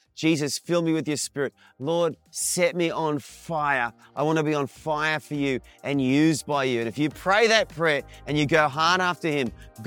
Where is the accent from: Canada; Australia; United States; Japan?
Australia; You know, I'm an Australian.